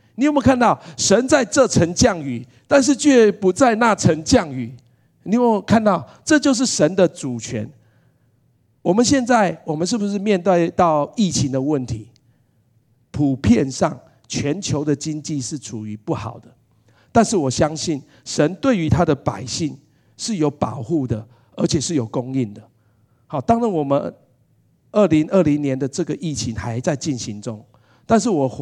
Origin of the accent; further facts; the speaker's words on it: Taiwan; 我从小到大我是在台湾长大